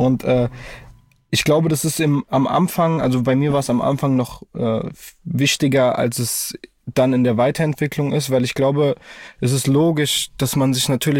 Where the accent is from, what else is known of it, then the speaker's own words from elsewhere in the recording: Frankfurt, Hesse, Germany; ich bin in der Nordweststadt groß geworden.